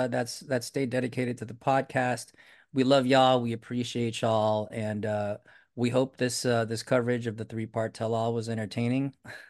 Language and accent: English; Philippines; I'm Filipino, so I'm on the fence when it comes to the relationships that are in the Philippines, only because they hit close to home for me.